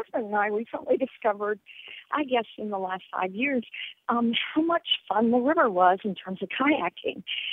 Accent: Atlantic Beach, Florida, United States; I've lived in Jacksonville most of my life, growing up in Atlantic Beach.

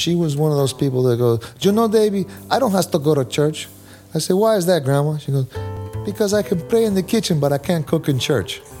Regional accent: New Orleans, Louisiana, United States; especially growing up in New Orleans, and … used to describe it as, you know, we're underwater, we're below sea level, we're surrounded by water, with lakes to the north and bayous to the south and a river.

